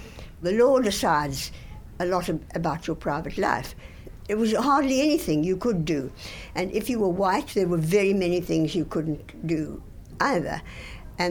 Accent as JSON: {"language": "English", "country": "South Africa", "said": "started indeed to have to spend my life not as a white but as a South African with black and white"}